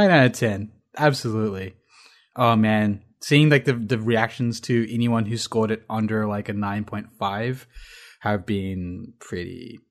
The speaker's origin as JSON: {"language": "English", "country": "India", "said": "I'm Indian, so I don't really have a problem with colored skin."}